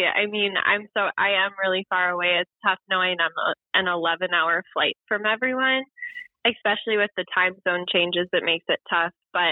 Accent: Minnesota, United States; accent: Minnesota; My Minnesota accent definitely comes out

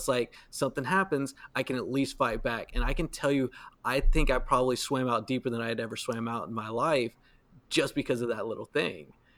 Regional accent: the South, United States; like I said, growing up in the South

